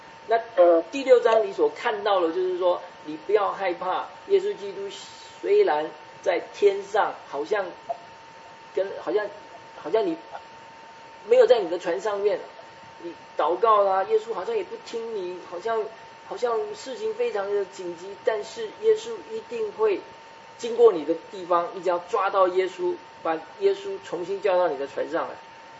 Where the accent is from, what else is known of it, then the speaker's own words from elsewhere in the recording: China; 我们中国人最喜欢庆祝就是过五十大寿